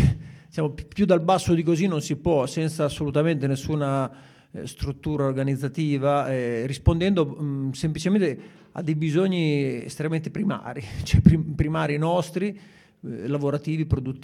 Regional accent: Bologna, Emilia-Romagna, Italy; viene in mente i ricordi così quando ero ragazzo nel quartiere, sono vissuto a Borgo Panigale fino quasi agli anni 90, 87 circa.

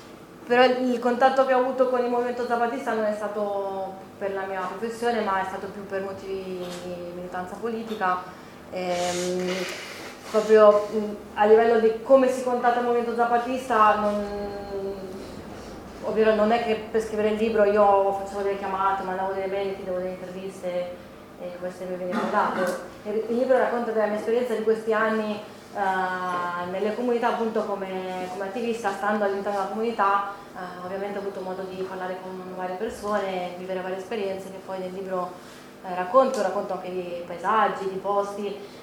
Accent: La Spezia, Liguria, Italy; E io sono di La Spezia … sono di La Spezia e sono andata in Messico nel 2009

